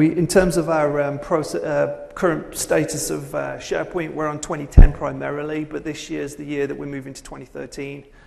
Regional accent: England, United Kingdom; now in Detroit, United States; I'm from England. I live in Detroit, and I moved there about 8 years ago to work with General Motors. But prior to that, worked in the UK

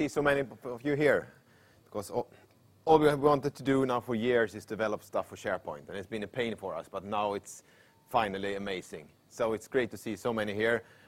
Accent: Sweden; English is a second language; I'm from Sweden

